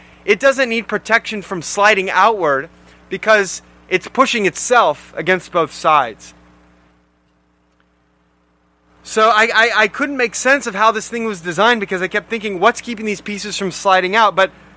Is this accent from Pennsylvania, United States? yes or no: no; Bakersfield, California, United States; When my family is going to my hometown, Bakersfield, to visit family, the travel time is almost equal depending on whether we go on I-5 or Highway 99.